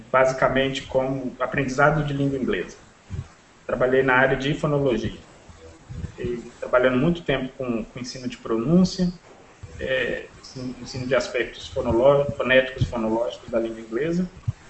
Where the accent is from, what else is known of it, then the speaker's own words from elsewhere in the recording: Belo Horizonte, Minas Gerais, Brazil; moved away as an adult; also born or lived in Texas, United States; a minha formação é toda em Belo Horizonte, Minas. Sou de BH, de Minas.